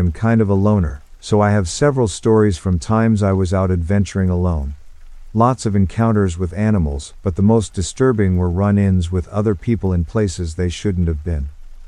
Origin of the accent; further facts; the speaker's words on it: Ohio, United States; I'd never seen anything like that because I'm from Ohio.